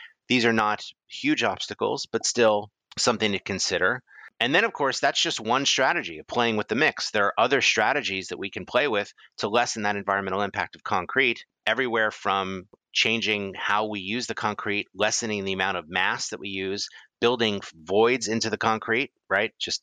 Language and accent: English; East Coast, United States; I grew up in the East Coast.